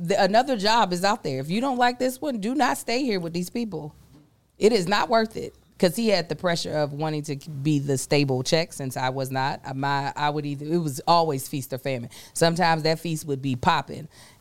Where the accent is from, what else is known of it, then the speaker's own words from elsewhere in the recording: Lexington, Kentucky, United States; but no, I grew up in Lexington, Kentucky.